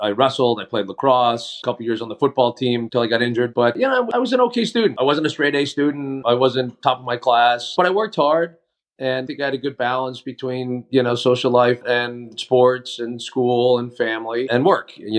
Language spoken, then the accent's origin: English; Manhasset, New York, United States; I grew up on Long Island, a little town called Manhasset